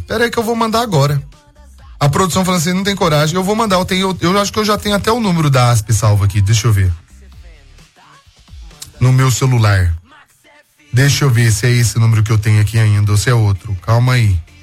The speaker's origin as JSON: {"language": "Portuguese", "town": "Itajubá", "region": "Minas Gerais", "country": "Brazil", "said": "sou de Itajubá."}